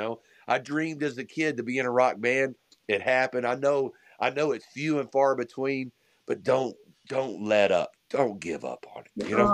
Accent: Arkansas, United States; I grew up in Arkansas. I'm a blues rock roll guy, but I got a pretty good sensibility and understanding of country music.

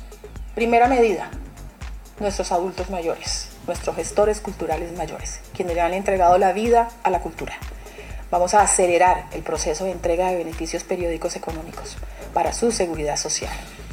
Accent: Colombia; Es el momento de estar unidos, es el momento de pensar como colombianos.

